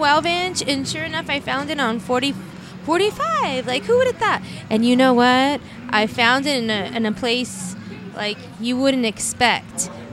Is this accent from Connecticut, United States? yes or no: no; Phoenix, Arizona, United States; I'm from South Phoenix, but I did most of my growing up in Santa Maria, Phoenix, Arizona, and we used to get one radio station out there